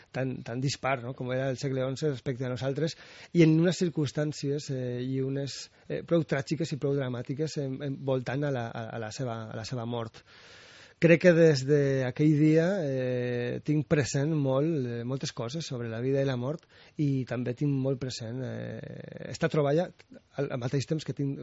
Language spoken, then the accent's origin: Catalan; Vila-real, Valencian Community, Spain; Jo soc de Vila-real.